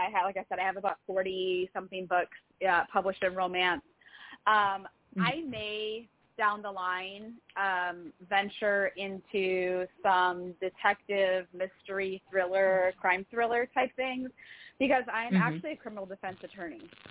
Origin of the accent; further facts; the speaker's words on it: Wisconsin, United States; now in Las Vegas, United States; I'm from Wisconsin, and after living there for 35 years and, like, the negative 35 wind chills